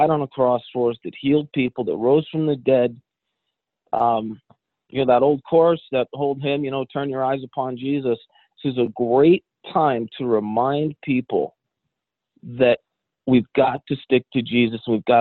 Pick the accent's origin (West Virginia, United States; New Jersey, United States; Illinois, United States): New Jersey, United States; I grew up in Northern New Jersey, which was, I live in the South now. It's a different culture.